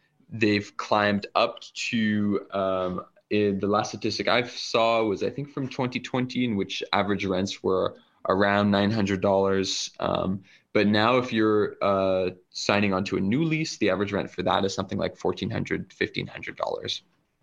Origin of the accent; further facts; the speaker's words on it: Montreal, Quebec, Canada; I mean, I grew up in Montreal, and I also remember when rents weren't as high as they currently are.